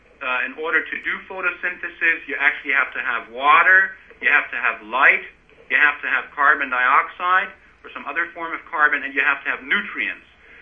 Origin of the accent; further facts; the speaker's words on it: Germany; now in Alaska, United States; I actually moved to Alaska from Germany. I'm originally from Germany.